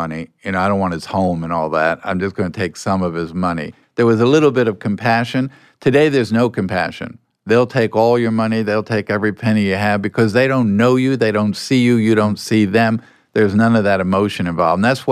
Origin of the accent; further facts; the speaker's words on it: Alabama, United States; accent: Southern; Oh, yeah, I was born and raised in Alabama.